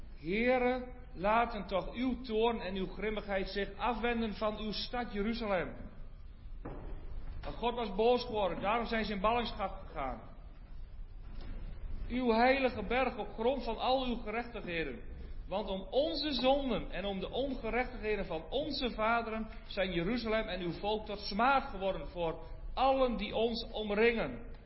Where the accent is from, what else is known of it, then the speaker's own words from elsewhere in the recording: Vriezenveen, Overijssel, Netherlands; Dan hebben we bij ons in Friezeveen, het kleine Friezeveen, ongeveer de grootste rock.